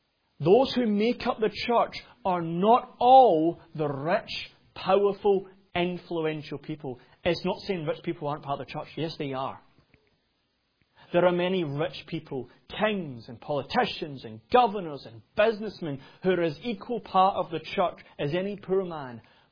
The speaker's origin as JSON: {"language": "English", "region": "Scotland", "country": "United Kingdom", "said": "And I'm a Scotsman"}